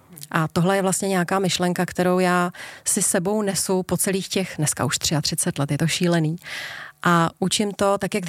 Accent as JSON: {"language": "Czech", "town": "Neratovice", "region": "Central Bohemian Region", "country": "Czechia", "said": "bylo mi nějakých 19. No a nejbližší okresní město, protože já jsem z Neratovic, tak byl Mělník."}